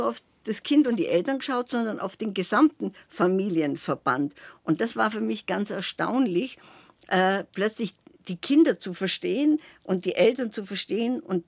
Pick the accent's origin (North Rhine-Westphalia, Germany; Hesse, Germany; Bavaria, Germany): Bavaria, Germany; also born or lived in Munich; Also geboren bin ich in München